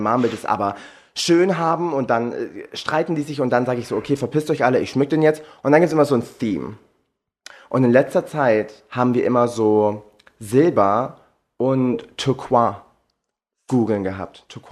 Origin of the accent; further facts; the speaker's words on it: Baden-Württemberg, Germany; also bei uns in Baden-Württemberg macht man wirklich eine Tour bei den Freunden